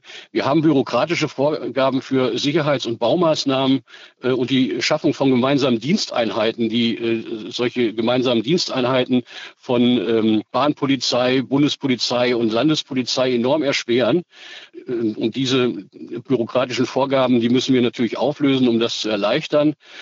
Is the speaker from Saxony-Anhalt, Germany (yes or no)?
no; Bad Oeynhausen, North Rhine-Westphalia, Germany; ich kann das anhand meiner Heimatstadt Bad Oeynhausen auch sagen. Das ist eine 50.000 Einwohnerstadt